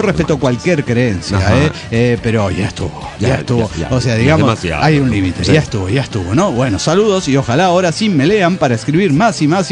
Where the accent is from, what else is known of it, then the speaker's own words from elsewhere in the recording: Guadalajara, Jalisco, Mexico; de Guadalajara, antes Ciudad de México.